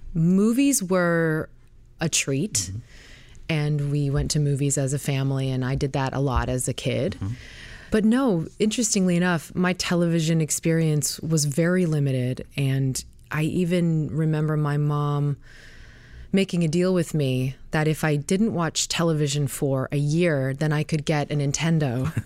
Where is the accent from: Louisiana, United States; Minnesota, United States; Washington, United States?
Minnesota, United States; Ely; born there; I was born in Ely, Minnesota. Wasn't really raised there. Was there for about 6 months.